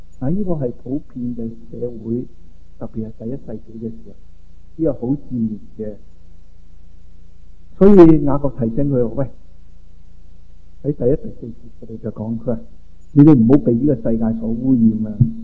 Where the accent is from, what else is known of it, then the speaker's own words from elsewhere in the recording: China; 很多时候我们都知道我们中国人所讲的存于中形之外